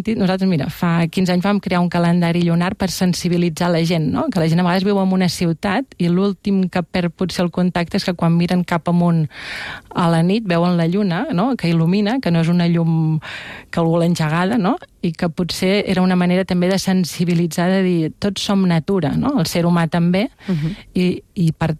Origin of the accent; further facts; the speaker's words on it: Catalonia, Spain; nosaltres ens l'estimem molt perquè som originaris del Penedès